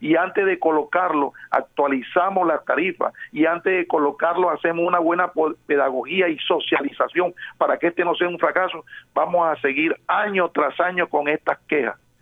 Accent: Barranquilla, Atlántico, Colombia; nosotros como barranquilleros debemos exigir de una vez por todas a las autoridades

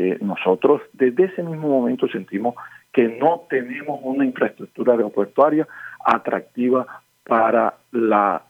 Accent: Barranquilla, Atlántico, Colombia; decir como queremos, como atlanticenses y como barranquilleros, decir, tenemos un aeropuerto atractivo

